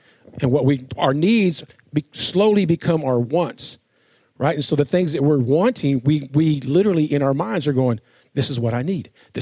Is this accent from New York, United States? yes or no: no; Texas, United States; We're from Texas.